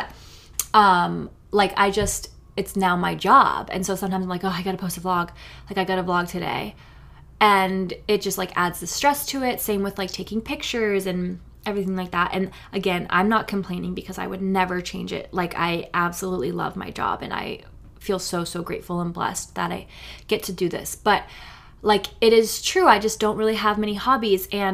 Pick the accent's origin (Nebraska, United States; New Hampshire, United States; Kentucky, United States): New Hampshire, United States; I have been to New York City a fair amount just because I grew up in New Hampshire, so it was never too far away